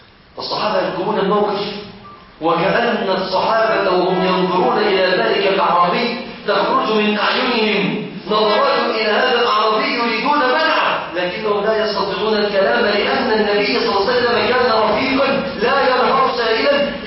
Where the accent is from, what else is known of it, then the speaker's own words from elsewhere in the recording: Egypt; احنا كمصريين